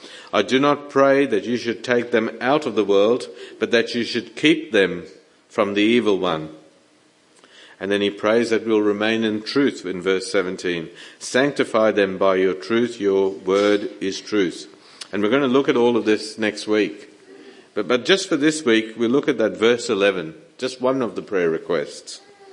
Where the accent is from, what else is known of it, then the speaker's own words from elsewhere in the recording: United States; And as an Indian, I can say to you, he's not an Indian giver.